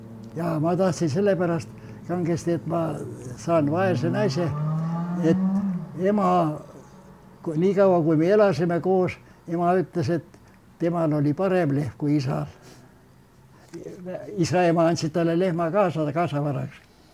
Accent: Saare County, Estonia; ma olen rahvuselt saarlane. Ma olen väga palju, minu üle on naertud selle õe tähe pärast

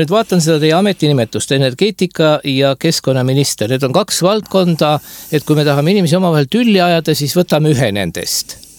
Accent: Muhu, Saare County, Estonia; mina kui sünnipärane muhulane

